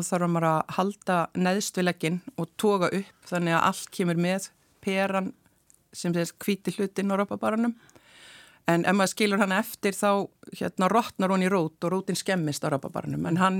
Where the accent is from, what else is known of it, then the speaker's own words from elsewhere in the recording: Blönduós, Northwestern Region, Iceland; Ég er alin upp á Blönduósi. … og ég er alin upp á Brekkunni